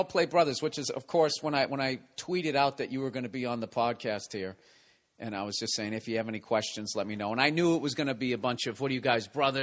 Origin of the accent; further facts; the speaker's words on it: Massachusetts, United States; accent: Boston; And people always go, where are you from? And I say, you know, I grew up outside of Boston.